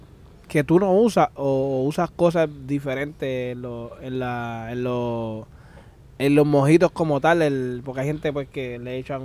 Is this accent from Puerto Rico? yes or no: yes; Piñones, Puerto Rico; yo que soy de Piñones